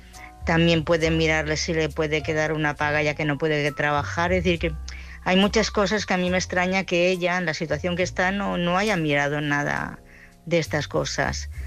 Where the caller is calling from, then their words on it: Barcelona, Catalonia, Spain; de Barcelona.